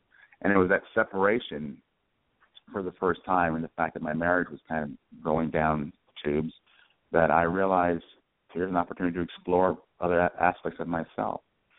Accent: California, United States; moved away as an adult; I was born and raised in Ventura County, and I stayed there till I was 40.

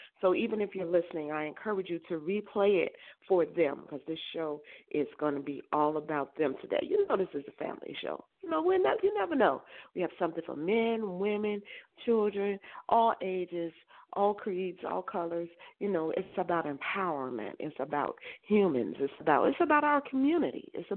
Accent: Chicago, Illinois, United States; And I'm not even from D.C. I'm straight from the Chi.

